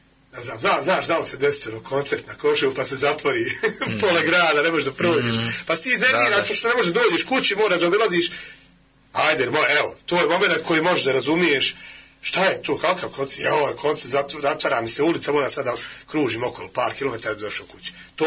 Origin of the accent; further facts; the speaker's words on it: Bosnia & Herzegovina; Posebno je izražena kod nas, u Bosni, kad kažem kod nas, u Bosni i na Balkanu.